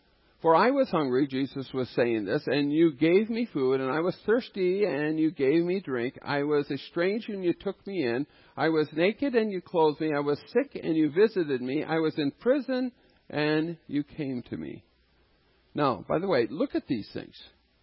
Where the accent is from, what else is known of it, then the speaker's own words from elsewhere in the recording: North Dakota, United States; everybody else knew what was going on, but I'm from North Dakota. I didn't know what was going on.